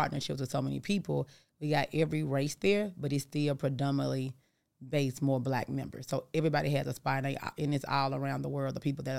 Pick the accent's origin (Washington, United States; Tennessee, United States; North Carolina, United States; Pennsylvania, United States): Tennessee, United States; Memphis; now in Atlanta, United States; I am from Memphis, Tennessee, but mm-hmm. I live in Atlanta.